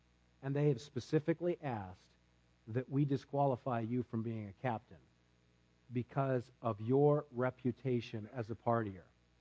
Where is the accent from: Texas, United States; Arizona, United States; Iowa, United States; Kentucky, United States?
Iowa, United States; Newton; Scott graduated from Newton, Iowa, my hometown, in 1980.